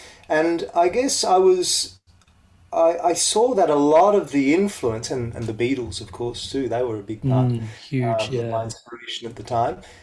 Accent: Melbourne, Victoria, Australia; also born or lived in Italy; where I was at the time growing up in Melbourne. My childhood was backwards and forwards between Italy and Melbourne, so I had a fairly unique and varied upbringing.

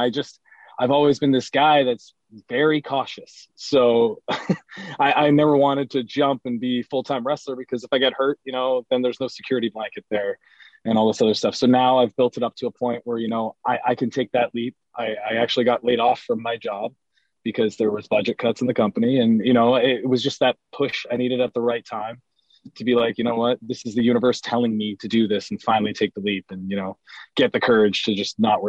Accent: Canada; growing up as a Canadian fan, especially, I was such a fan of the Hart Foundation growing up and then Team Canada.

